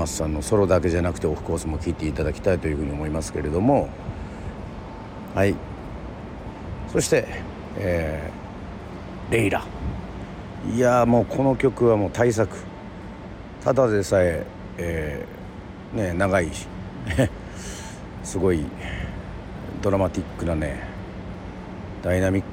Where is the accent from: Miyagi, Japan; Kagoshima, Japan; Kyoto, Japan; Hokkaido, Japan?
Kagoshima, Japan; Yoron; まあ私は与論出身ですけど